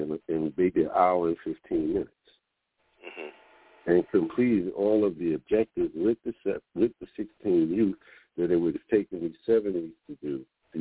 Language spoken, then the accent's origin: English; Harlem, New York, United States; I was born and raised in Harlem.